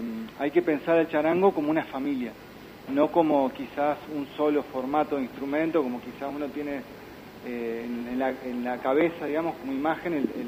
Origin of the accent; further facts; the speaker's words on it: La Pampa, Argentina; De La Pampa. Bueno, yo soy de La Pampa.